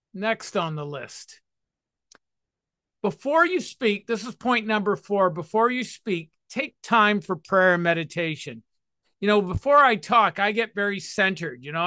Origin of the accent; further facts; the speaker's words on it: Toronto, Ontario, Canada; outside my hometown here in Toronto